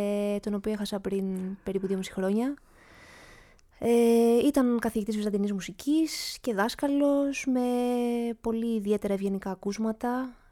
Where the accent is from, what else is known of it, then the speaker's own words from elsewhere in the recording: Lefkimmi, Ionian Islands, Greece; Είμαστε από την Νότια Κέρκυρα, από τη Λευκύμη.